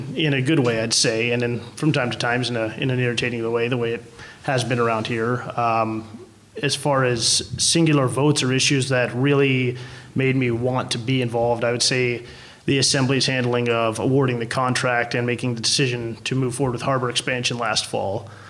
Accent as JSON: {"language": "English", "town": "Anchorage", "region": "Alaska", "country": "United States", "tie": "born or raised there", "moved": "as an adult", "lives_now": "Haines, United States", "said": "It was a pretty quick decision to just uproot stakes and move from my hometown of Anchorage and go to a new city."}